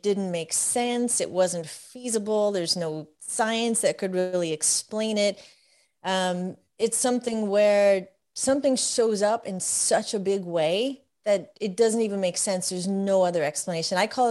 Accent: New York, United States; now in Texas, United States; we grew up in New York, and I, you know, Italian, New York, Catholic, that's your culture.

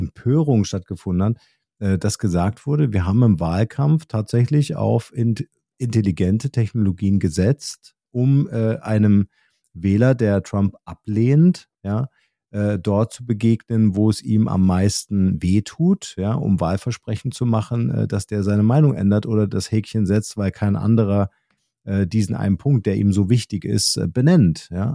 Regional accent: Germany; Also wir haben ja als Deutsche so eine Grundskepsis, ne?

